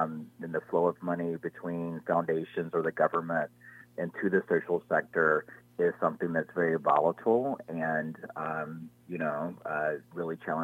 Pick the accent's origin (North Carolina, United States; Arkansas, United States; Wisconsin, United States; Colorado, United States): North Carolina, United States; So I am from North Carolina originally. I was born and raised there. I'm an enrolled member of a Native American tribe called the Lumbee Tribe of North Carolina.